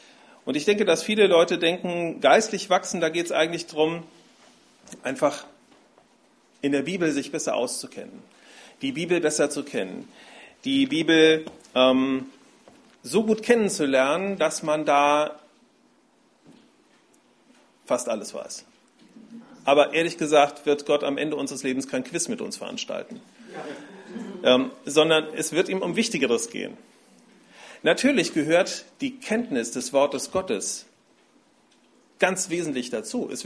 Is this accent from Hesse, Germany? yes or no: yes; Dillenburg, Hesse, Germany; born there; Ja, ich komme gebürtig aus Dillenburg. Das liegt so ungefähr 100 Kilometer nördlich von Frankfurt.